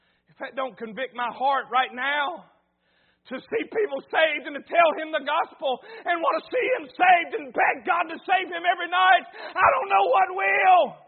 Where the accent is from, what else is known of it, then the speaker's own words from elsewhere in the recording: Campbell's Creek, West Virginia, United States; Listen, this I'm old country. I'm from Campbell's Creek, West Virginia. Listen to me, I'm old country boy.